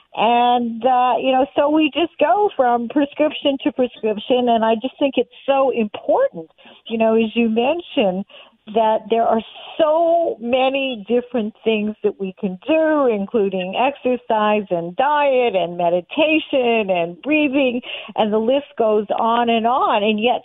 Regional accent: Canada; now in United States; I'm Canadian, and I would like to think that we are definitely a kinder, gentler country where people don't have to worry about healthcare

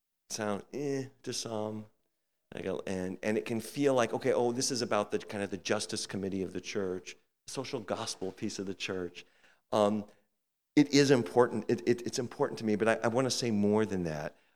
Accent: United States; as an American who grew up with a lot of emphasis on individualism

